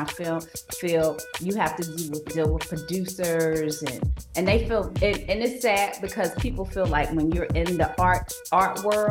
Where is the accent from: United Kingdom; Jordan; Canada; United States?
United States; Virginia Beach, Virginia; I'm from Virginia, Virginia Beach, Virginia.